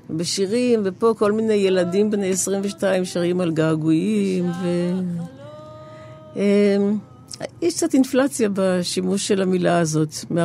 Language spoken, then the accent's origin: Hebrew; Kiryat Bialik, Haifa District, Israel; הרחוב שגדלנו בו בקריית ביאליק, שאת בטח לא מכירה אותו, סמטת כנען.